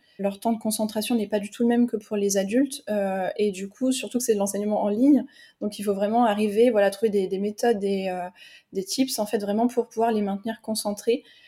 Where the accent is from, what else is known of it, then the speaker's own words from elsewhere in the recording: Bourgogne-Franche-Comté, France; now in Aix-en-Provence, France; j'ai 25 ans et j'habite proche d'Aix-en-Provence et je viens de Bourgogne du coup à la base.